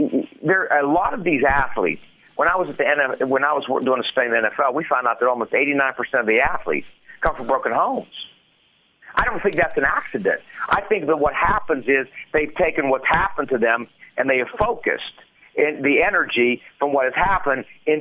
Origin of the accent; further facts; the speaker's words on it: Alabama, United States; And I come from Alabama.